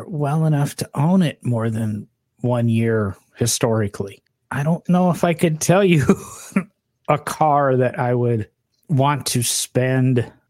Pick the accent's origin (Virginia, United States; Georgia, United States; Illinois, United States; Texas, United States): Illinois, United States; Peoria; I could have got a job at Caterpillar because I was from Peoria, Illinois